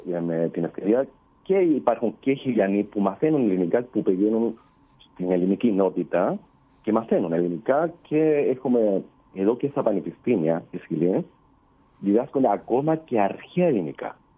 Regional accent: Chile; also born or lived in Greece; Εντάξει, εγώ είμαι τρίτης γενιάς ελληνοχιλιανός. Γεννήθηκα στην Χιλή, μεγάλωσα εδώ στην Χιλή.

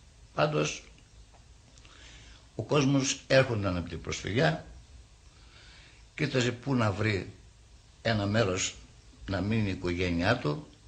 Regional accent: Enez, Edirne, Turkey; Ήρθα από την πατρίδα μου, την Ανατολική Θράκη, λέγεται Ένος. Και γεννήθηκα το 1905.

